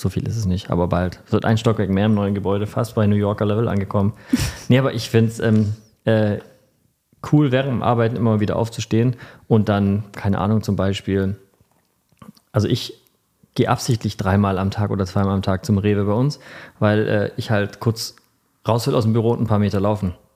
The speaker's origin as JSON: {"language": "German", "town": "Stuttgart", "region": "Baden-Württemberg", "country": "Germany", "said": "gerade als Stuttgarter, der im Kessel lebt"}